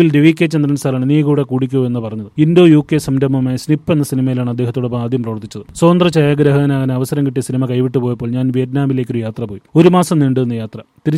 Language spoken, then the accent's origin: Malayalam; Puthuppally, Kerala, India; അതെ, കോട്ടയത്തെ പുതുപ്പള്ളിയാണ് എന്റെ നാട്. നാടെന്നും എന്റെ ഒരു നൊസ്റ്റാൾജിയാണ്.